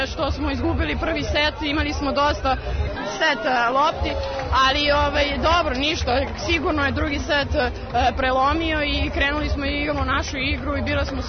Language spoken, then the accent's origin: Serbian; Belgrade, Serbia; Ja sam prvo iz Beograda i ne mogu da opišem osjećaj da igram u svom gradu